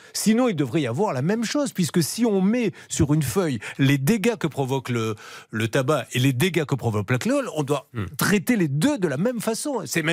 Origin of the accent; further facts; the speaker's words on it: Bordeaux, Nouvelle-Aquitaine, France; je suis bordelais, j'adore boire du vin